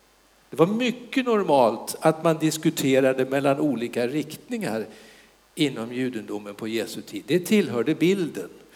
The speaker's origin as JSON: {"language": "Swedish", "region": "Södermanland", "country": "Sweden", "said": "Min fru, hon kommer från Norrköping, så hon är östgöte och jag är sörmlänning ursprungligen."}